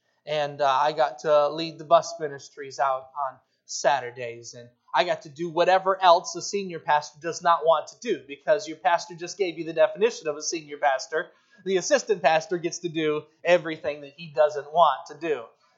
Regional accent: Charlevoix, Michigan, United States; now in Kalamazoo, United States; I came from Charlevoix, Michigan. We're about 1% of that population in Charlevoix, about 3,500 people. And when I moved down to Kalamazoo, it was quite a difference for me moving from a small community to a larger community.

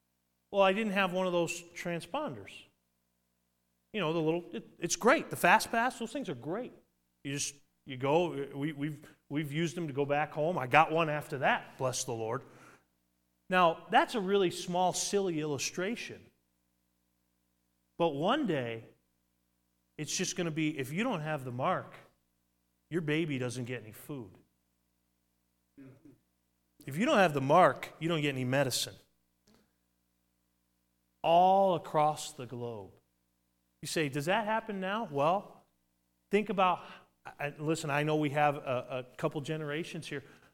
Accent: Massachusetts, United States; I grew up in Massachusetts. We had toll roads all the time.

